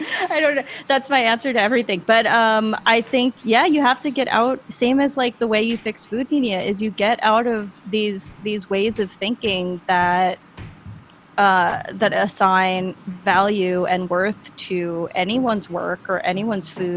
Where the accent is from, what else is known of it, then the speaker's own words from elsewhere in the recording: Long Island, New York, United States; where I grew up on Long Island, it's like, yeah, like a person can deliver your food and you can think you're superior to them